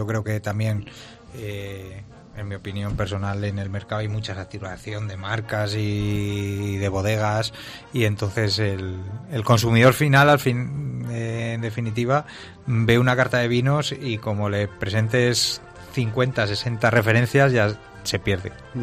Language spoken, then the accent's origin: Spanish; Salamanca, Castile and León, Spain; moved away; Yo que soy salmantino, que mi familia viene de pleno campo charro